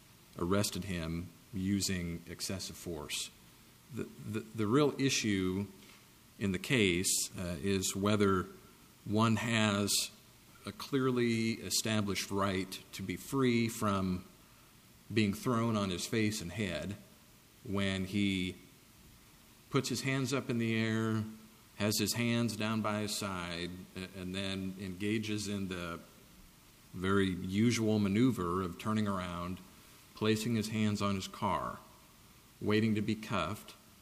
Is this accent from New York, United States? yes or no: no; Omaha, Nebraska, United States; I'm from Omaha, Nebraska.